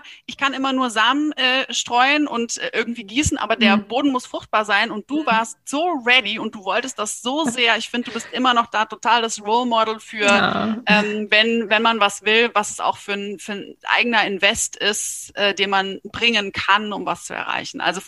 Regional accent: Rhine-Main area, Germany; now in Berlin, Germany; ich komme ursprünglich aus dem Rhein-Main-Gebiet und wir sind in Berlin.

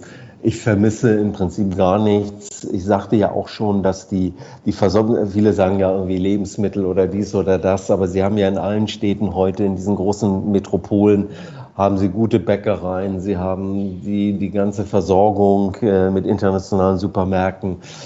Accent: Hamburg, Germany; ich komme aus Hamburg

